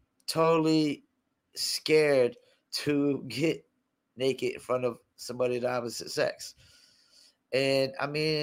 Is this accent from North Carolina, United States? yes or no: yes; Fayetteville, North Carolina, United States; I'm from Vietnam, otherwise known as Fayetteville or Dreamville, as … calls it.